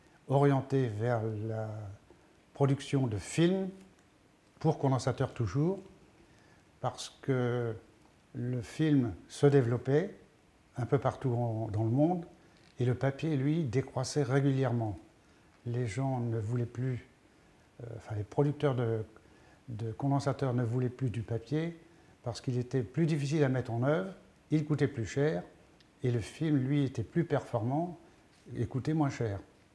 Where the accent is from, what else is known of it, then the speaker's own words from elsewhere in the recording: Quimper, Brittany, France; born there; Je suis né à Quimper en 1940. Et mes grands-parents étaient originaires de Trégourès. C'est relativement proche de Quimper, à 25 km environ.